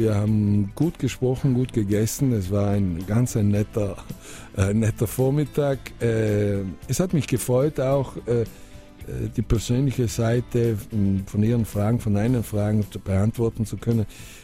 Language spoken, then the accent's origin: German; Bolzano, Trentino-Alto Adige, Italy; Das ist meine Heimat, die Heimat von meinem Großvater, der von der Lombardei nach Bozen kam. Mein Papi ist da geboren, meine Kinder sind da geboren, ich bin da geboren. Das ist einfach meine Heimat, das ist mein sicherer Hafen.